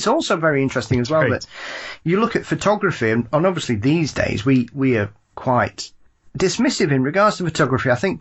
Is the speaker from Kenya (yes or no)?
no; United Kingdom; as a Brit